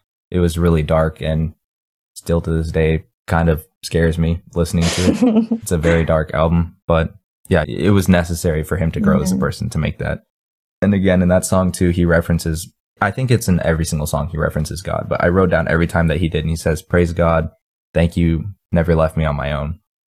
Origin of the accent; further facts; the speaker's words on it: Texas, United States; As a Texan, I feel like he's specifically talking to us right there, speaking our Texan language.